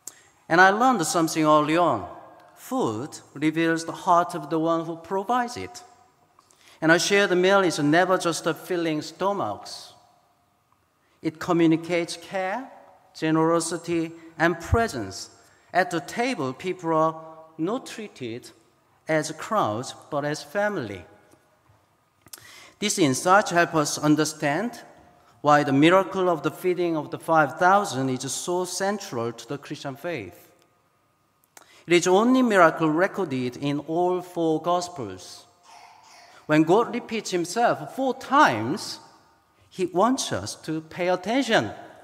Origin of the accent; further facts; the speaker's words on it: South Korea; And growing up in Korea, the people devote themselves to fellowship around the table.